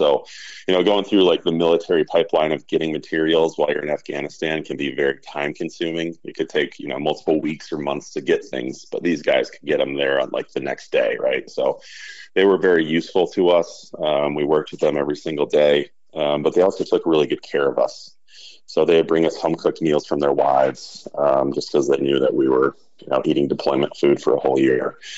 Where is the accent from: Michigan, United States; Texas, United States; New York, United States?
Michigan, United States; Ann Arbor; Yeah, I grew up a local guy here in Michigan, growing up in Ann Arbor and then going to Eastern Michigan.